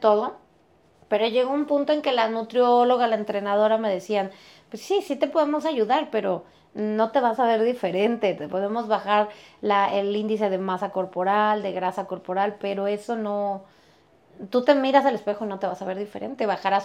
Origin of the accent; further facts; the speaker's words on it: Mexico; Y como buena mexicana amo los tacos, los tamales, todo lo que tenga carbohidratos, ¿no?